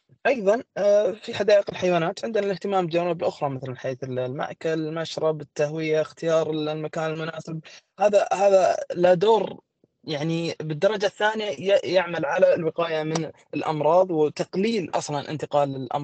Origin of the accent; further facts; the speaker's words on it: Saudi Arabia; مثل ما مشهور عندنا في السعودية